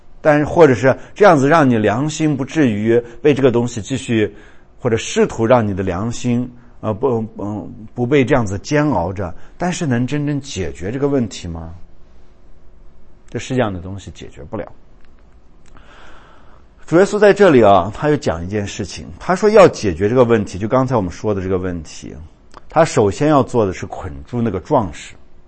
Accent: China; 我们中国人说，有的时候事情让你心碎了

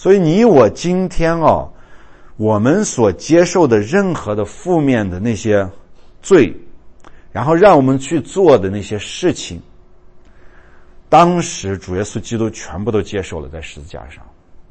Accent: China; 我们中国人说，有的时候事情让你心碎了

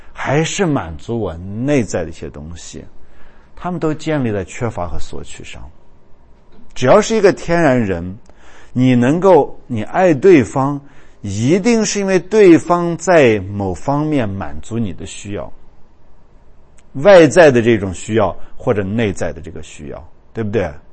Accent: China; 你说我们中国人说爱美之心，人皆有之。

